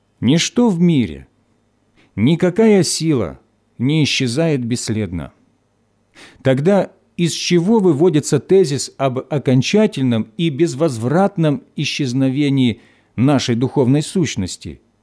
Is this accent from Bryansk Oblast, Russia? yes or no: yes; Bryansk, Bryansk Oblast, Russia; Я родом из Брянска, где всегда были сильные баптисты